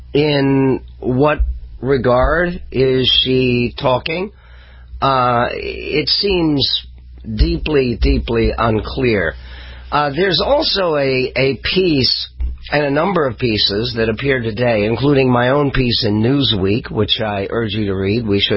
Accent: United States; born there; I was born in this country, my mother wasn't, but I was. I was born in the United States.

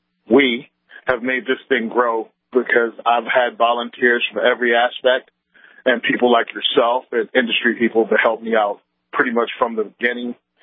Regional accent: Virginia, United States; moved away as an adult; now in New Jersey, United States; I'm originally from Virginia, Marine Corps veteran, moved up here after finishing my time in the service.

